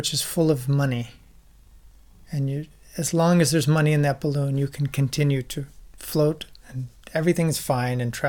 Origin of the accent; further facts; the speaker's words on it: United States; now in Berlin, Germany; I'm from the United States. I live in Berlin, and I make music and sound.